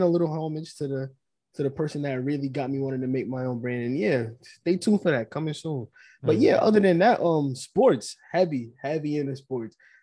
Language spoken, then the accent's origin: English; New York City, New York, United States; I'm 21, born and raised in New